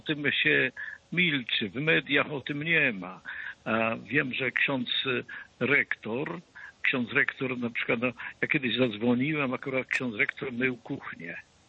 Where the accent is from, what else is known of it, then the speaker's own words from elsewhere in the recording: Olkusz, Lesser Poland, Poland; Bo to jest z moich rodzinnych stron. Jestem z Olkusza, on też niedaleko stamtąd.